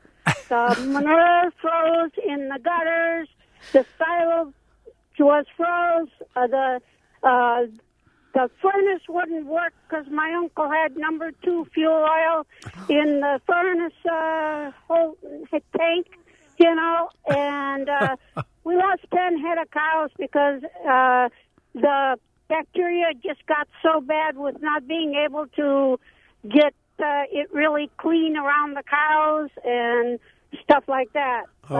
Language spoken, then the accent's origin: English; Wisconsin, United States; now in Winneconne, United States; Hi. I am originally from Bayfield County